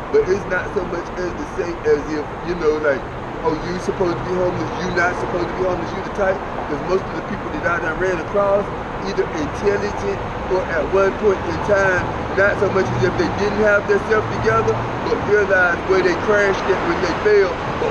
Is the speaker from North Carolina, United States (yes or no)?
yes; North Carolina, United States; I'm from North Carolina. I had my own business doing floors, buffing, waxing, stripping. I did that for about 13 years down in South Carolina.